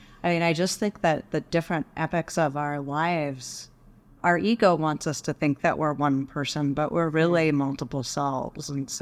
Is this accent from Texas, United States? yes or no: yes; Dallas, Texas, United States; I grew up in Dallas. It was a struggle, actually, for me. I didn't quite feel like I fit in the culture of Dallas in the 80s.